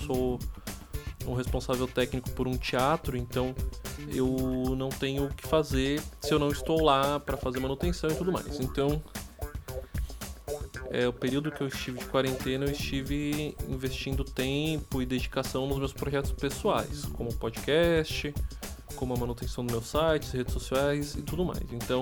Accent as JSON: {"language": "Portuguese", "town": "Suzano", "region": "São Paulo", "country": "Brazil", "lives_now": "Poá, Brazil", "said": "eu tô na cidade de Poá, que é onde eu resido, e eu trabalho na cidade de Suzano, que é a cidade vizinha, que é de onde eu sou originalmente, eu sou suzanense."}